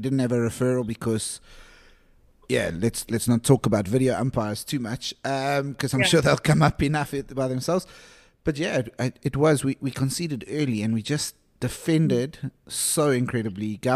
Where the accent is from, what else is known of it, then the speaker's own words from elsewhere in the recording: South Africa; Yes, obviously, as a South African, it finished in our favour.